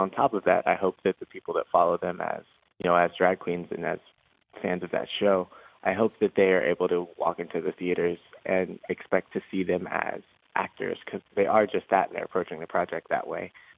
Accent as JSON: {"language": "English", "town": "Memphis", "region": "Tennessee", "country": "United States", "tie": "born or raised there", "also_born_or_lived": "Cincinnati", "said": "Yes, I was born in Cincinnati. I have pretty strong roots in Cincinnati. I would say that I was raised in Memphis, Tennessee, and that's where people usually call me as being from."}